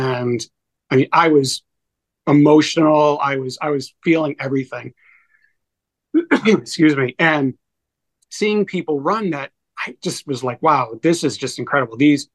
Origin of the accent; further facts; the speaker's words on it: New England, United States; being born and raised in New England.